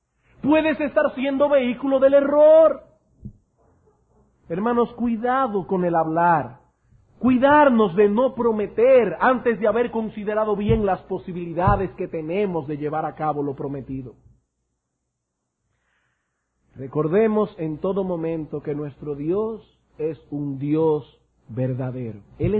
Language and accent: Spanish; Dominican Republic; Y nosotros llevamos eso en la sangre porque somos dominicanos.